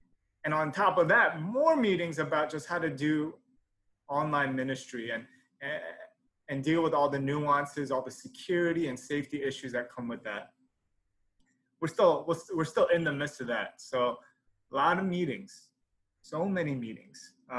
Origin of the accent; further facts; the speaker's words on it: New York, United States; But I'm originally from New York.